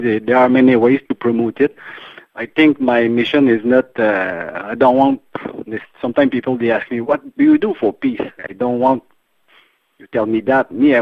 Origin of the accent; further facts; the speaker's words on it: Canada; I am a Canadian.